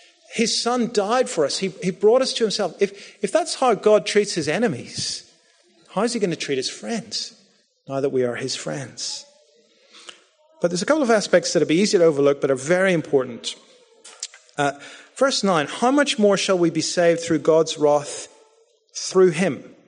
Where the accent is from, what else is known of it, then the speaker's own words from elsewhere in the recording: Northern Ireland, United Kingdom; As I said, I grew up in Northern Ireland